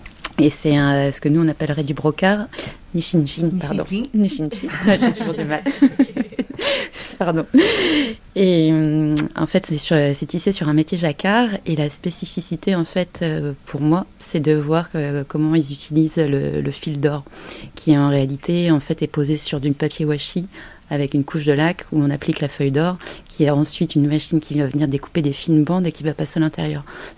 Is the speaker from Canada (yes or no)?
no; France; je suis une Française qui parle du Japon sans jamais avoir bougé.